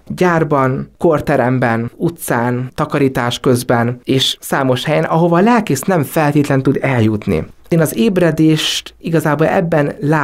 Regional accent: Nyíregyháza, Szabolcs-Szatmár-Bereg, Hungary; volt egy nagyon nagy fordulópont, amikor Nyíregyházáról elkerültem Pécsre

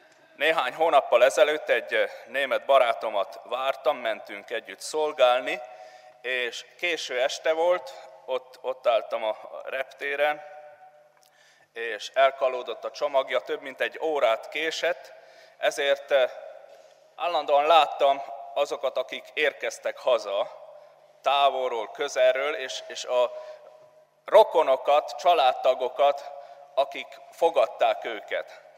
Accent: Transylvania, Romania; also born or lived in South Africa; Nem olyan rég Erdélyben jártam, ahonnan származok

